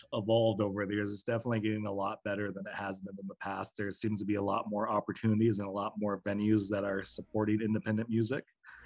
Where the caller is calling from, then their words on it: Rapid City, South Dakota, United States; Rapid City, South Dakota.